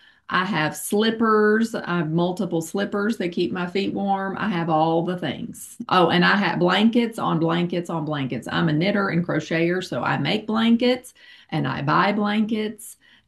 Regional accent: Little Rock, Arkansas, United States; I am from Little Rock, Arkansas. It is cold and rainy today.

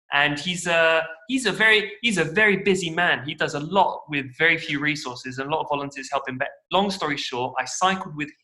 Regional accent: London, United Kingdom; also born or lived in Paris, France; I was born in Paris, but my mom earned more money, so we moved to London when I was five. Mm-hmm. And then, I grew up in London like a normal middle-class kid living in the suburbs.

